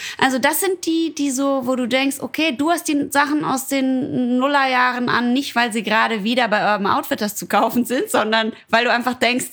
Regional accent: North Rhine-Westphalia, Germany; Ich komme aus dem Ruhrpott

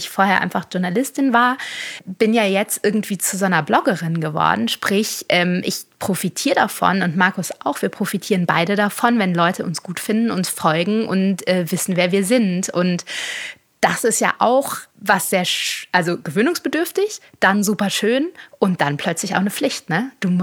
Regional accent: Schleswig-Holstein, Germany; Ich komme ja aus Schleswig-Holstein, wo es wirklich viele Hofläden gibt und auch so diese... kleinen Tischchen, wo dann so Marmelade oder Äpfel verkauft werden

